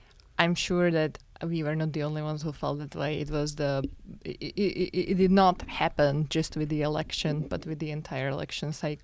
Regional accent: Slovakia; I come from Slovakia, which used to be a communistic country.

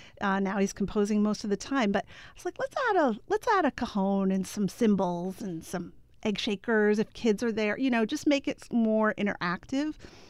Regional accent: Rochester, New York, United States; I grew up in Rochester, New York. So it's that upstate love.

